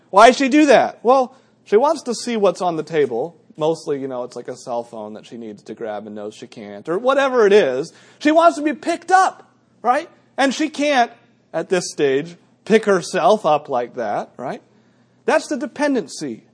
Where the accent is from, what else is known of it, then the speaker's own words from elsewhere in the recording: New England, United States; Now, personally, you know me. I grew up in New England.